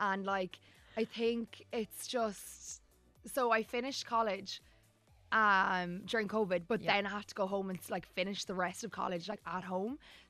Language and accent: English; Limerick, Munster, Ireland; Yeah, and I'm from Limerick, so I'm very lucky because the best people are from Limerick.